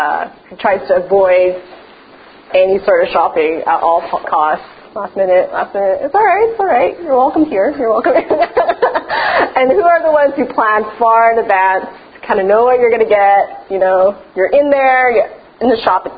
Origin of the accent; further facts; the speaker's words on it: Edmonton, Alberta, Canada; So I'm from Edmonton, and Edmonton is known for the largest mall at one point on Earth, but not anymore.